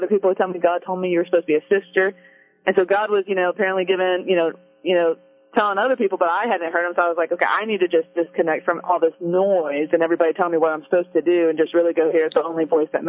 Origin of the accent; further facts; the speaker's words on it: Fort Worth, Texas, United States; because where I grew up at in the Fort Worth Diocese, we never saw sisters. We never saw nuns.